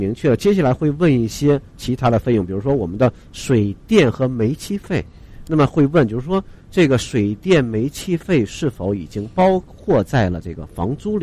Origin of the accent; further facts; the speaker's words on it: China; 另外呢，我们中国人呢会有的讲究呢